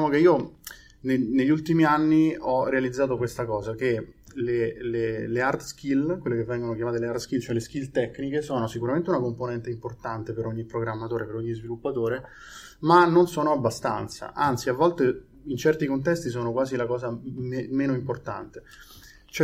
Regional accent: Rome, Lazio, Italy; now in Modena, Italy; Io sono di Roma, però sono di base qui in zona da appunto 8 anni e mezzo.

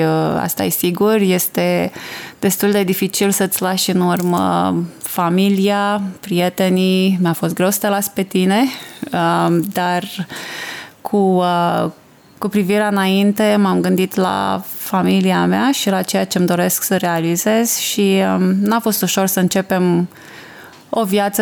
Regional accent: Suceava County, Romania; moved away as an adult; now in Canada; Pot să zic că în orașul natal, România mi s-a părut exact la fel.

